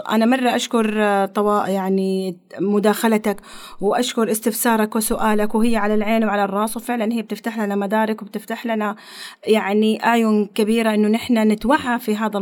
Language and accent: Arabic; Hadhramaut, Yemen; now in Saudi Arabia; أنا بتكلم كوني كحضرمية عايشة، يمنية عايشة في السعودية